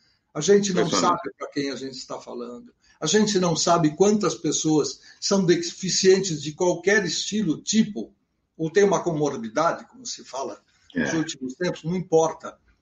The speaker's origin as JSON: {"language": "Portuguese", "region": "São Paulo", "country": "Brazil", "tie": "born or raised there", "said": "nós que somos paulistanos da gema, porque nascemos aqui"}